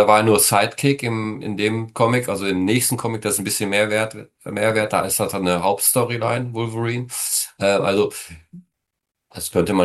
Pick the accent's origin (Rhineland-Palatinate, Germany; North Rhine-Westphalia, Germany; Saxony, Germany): North Rhine-Westphalia, Germany; Essen; ich bin ja groß geworden in Essen, also im Ruhrgebiet.